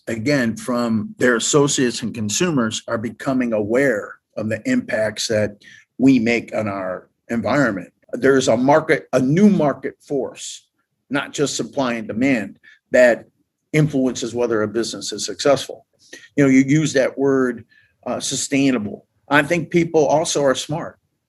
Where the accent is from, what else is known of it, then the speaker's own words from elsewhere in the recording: United States; And so me as an American, I was able to have relationships with people that I would never have had a relationship